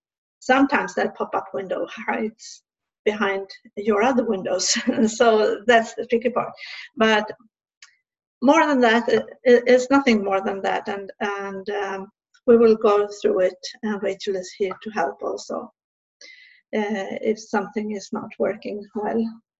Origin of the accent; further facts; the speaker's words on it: Sweden; I'm from Sweden. I live in the western part of Sweden.